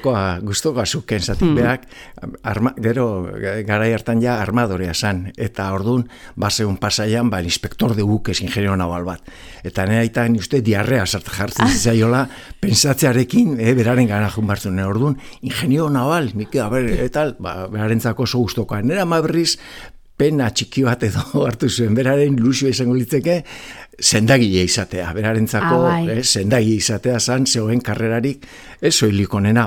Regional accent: San Sebastián, Basque Country, Spain; born there; Donostiako Aldesarrean, Kaie Puerto, kaia ondoan. Diferentzi txiki bat dago, ez ginen kaiakoak, baina gertukoak bai.

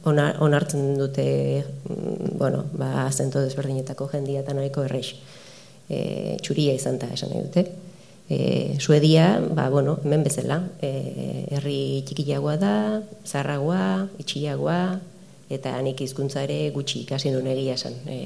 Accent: Oiartzun, Basque Country, Spain; also born or lived in Canada; euskalduna naiz, oihartzuara naiz

